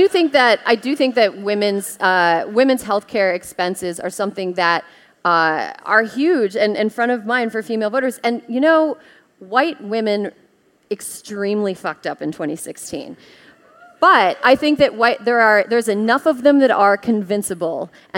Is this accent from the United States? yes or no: yes; Wisconsin, United States; especially in my home state, Wisconsin.